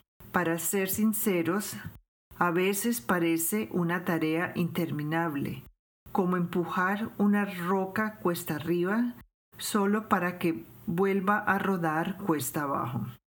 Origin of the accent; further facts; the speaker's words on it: Portland, Oregon, United States; Crecí en Portland y pasé mi infancia con el desfiladero como mi patio trasero.